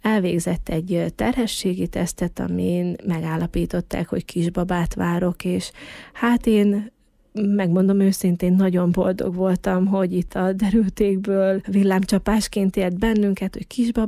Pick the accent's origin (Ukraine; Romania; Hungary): Ukraine; Zakarpattia Oblast; moved away; egy kárpátaljai utazást terveztünk, szülőfalunkba meglátogatjuk a család otthon maradt tagjait